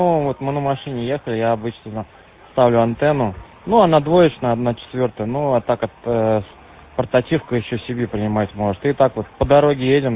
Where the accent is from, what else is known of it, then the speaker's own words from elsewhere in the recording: Chernogolovka, Moscow Oblast, Russia; а так и с Московской области Шумоголовка прием.